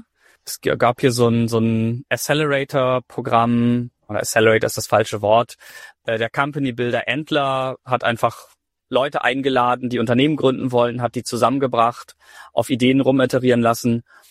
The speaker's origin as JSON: {"language": "German", "town": "Lüneburg", "region": "Lower Saxony", "country": "Germany", "tie": "born or raised there", "said": "Also Lüneburg ist meine Heimatstadt"}